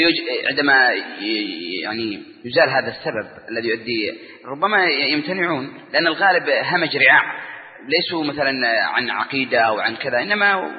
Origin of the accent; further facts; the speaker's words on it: Yemen; كما حصل عندنا في اليمن في عام 96